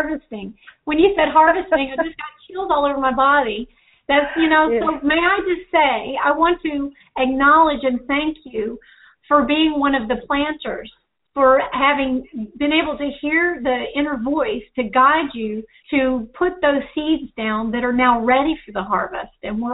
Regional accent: United States; as an American who has traveled to a number of countries and cultures in the world

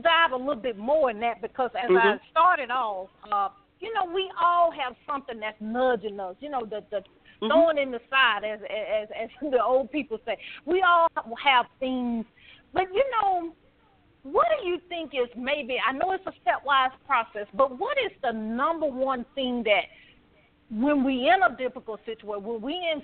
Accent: the South, United States; Because, you know, I'm from the South, and, you know, in the South they said what stayed in the house, what happened in the house stayed in the house

